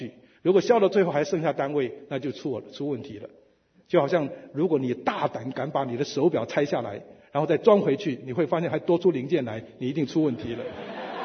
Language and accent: Chinese; Gulangyu, Fujian, China; 我是基督徒，我有灵性的修养，我是鼓浪屿长大的。